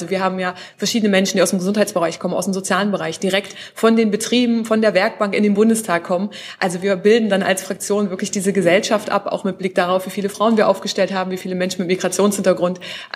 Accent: Saxony-Anhalt, Germany; Ich meine, ich komme aus dem Dorf in Sachsen-Anhalt.

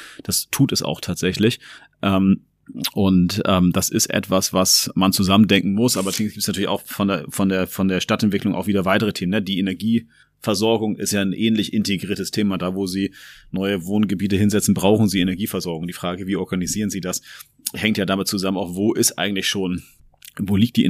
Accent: Hamburg, Germany; Also ich bin in Jenfeld aufgewachsen in Hamburg

